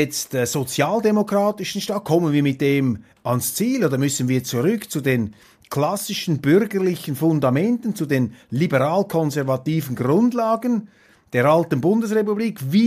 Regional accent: Switzerland; Und für mich als Schweizer, als ehemaliger Politiker, ehemaliger Parlamentarier

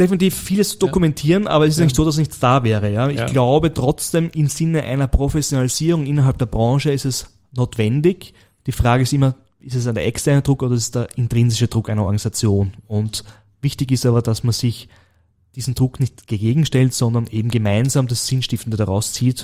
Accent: Burgenland, Austria; moved away; in mein Heimatbundesland, dem Burgenland, ja, das ich schon vor über 25 Jahren verlassen habe.

